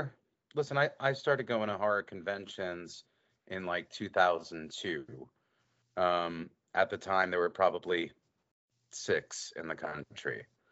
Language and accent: English; New Jersey, United States; I grew up in North Jersey. I never moved to Hollywood.